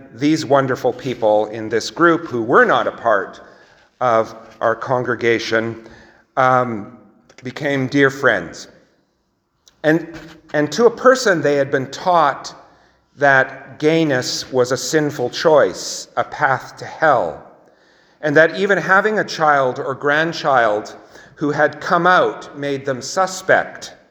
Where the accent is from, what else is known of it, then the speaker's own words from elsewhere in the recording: Canada; I identify, this is going to be Captain Obvious, as a Canadian white male, cisgender